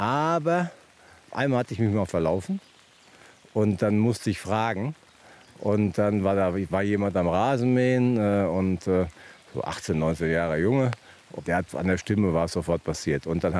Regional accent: Erlinghausen, North Rhine-Westphalia, Germany; Marsberg, das ist die Stadt, wo Erlinghausen, mein Geburtsort, dazugehört, ist genau 200 Meter unterhalb von Erlinghausen gelegen.

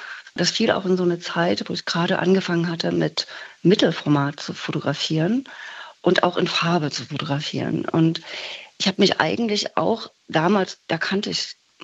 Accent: Meissen, Saxony, Germany; also ich komme ja in der Nähe von Dresden, aus Meißen

